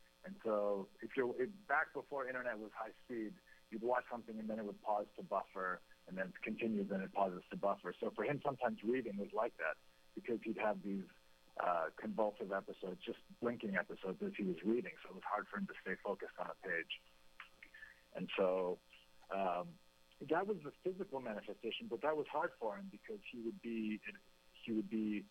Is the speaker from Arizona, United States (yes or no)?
no; Maine, United States; that was true of my name growing up in Maine, and just having a different name and having parents who came from a different country